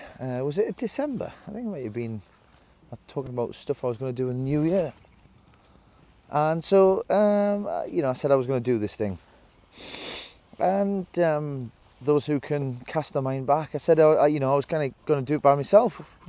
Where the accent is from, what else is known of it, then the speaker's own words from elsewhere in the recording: Hexham, North East England, United Kingdom; I'm originally from Hexham in Northumberland, so only not many miles away from Hadrian's Wall.